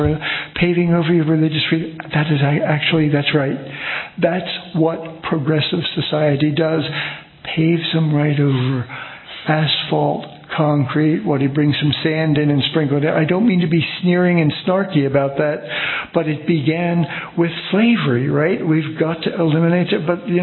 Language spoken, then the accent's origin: English; Pennsylvania, United States; now in California, United States; I'm from Pennsylvania myself, and you know, people come from all, and there, it wasn't so long ago, 50 years ago.